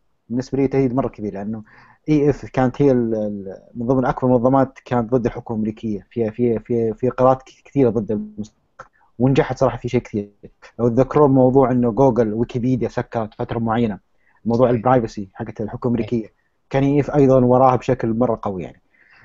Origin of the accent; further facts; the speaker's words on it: Riyadh, Riyadh Province, Saudi Arabia; يعني لو عرفت مثلا عندنا بالرياض